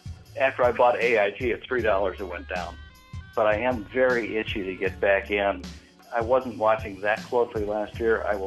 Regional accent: Jamestown, North Carolina, United States; I'm from Jamestown, North Carolina.

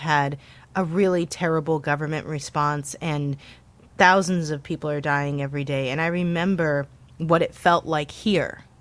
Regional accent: St. Louis, Missouri, United States; somebody from my hometown of St. Louis

